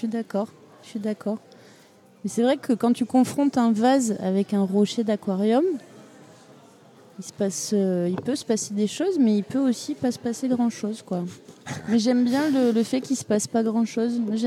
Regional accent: Toulouse, Occitanie, France; now in Sète, France; Moi, j'ai grandi à Toulouse, mais j'habite depuis pas longtemps à Sète.

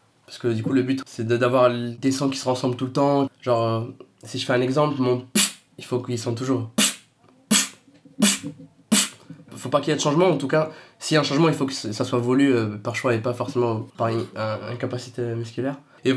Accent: Italy; j'ai grandi en Italie, donc j'ai fait mon enfance et mon adolescence là-bas.

